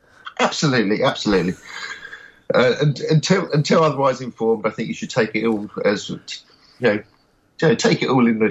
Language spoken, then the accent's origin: English; London, United Kingdom; born there; I've been to London. I was born in London.